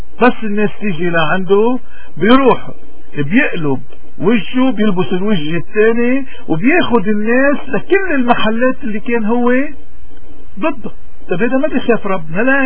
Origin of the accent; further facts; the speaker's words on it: Lebanon; اذا نحن اليوم شو مشكلتنا كلبنانيين؟